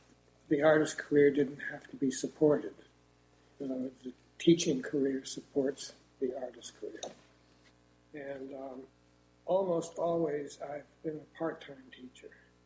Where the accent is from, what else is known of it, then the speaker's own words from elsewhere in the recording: Connecticut, United States; also born or lived in Scarsdale, New York; I was born in Scarsdale, New York, not far from Manhattan. My father always worked, commuted into the city. When I was a little older, we moved farther from the city to Connecticut. And so I grew up from, say, fifth grade on in Connecticut.